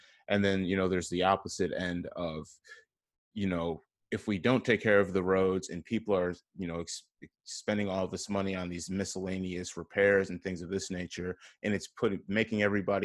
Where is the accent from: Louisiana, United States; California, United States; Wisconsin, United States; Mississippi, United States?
Wisconsin, United States; Kenosha; I'm born and raised in Kenosha, so I've seen how things have been